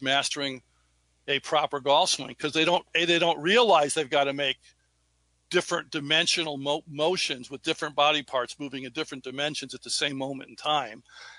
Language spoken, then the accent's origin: English; Chicago, Illinois, United States; I played a lot of baseball growing up in Chicago back in the 60s, 50s and 60s.